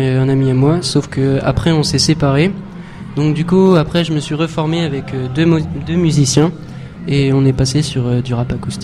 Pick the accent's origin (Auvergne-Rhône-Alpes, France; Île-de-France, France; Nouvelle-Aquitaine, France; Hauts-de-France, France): Nouvelle-Aquitaine, France; Angoulême; on est tous d'Angoulême